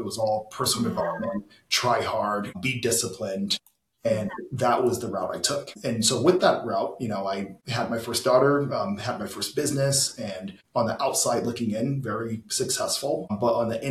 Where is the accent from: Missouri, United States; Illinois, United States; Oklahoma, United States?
Illinois, United States; Chicago; my dad just sent me a video from a church sermon from the church that we grew up in Chicago